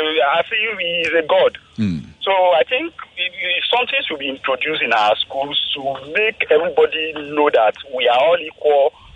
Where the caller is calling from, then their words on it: Ekwe, Nigeria; I'm calling from Ekwe.